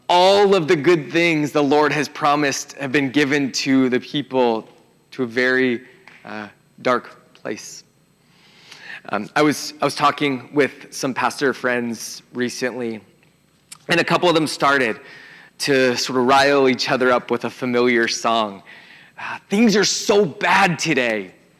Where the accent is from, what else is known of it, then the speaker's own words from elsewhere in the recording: Atlanta, Georgia, United States; I grew up in Atlanta 50 years ago. And my parents before me.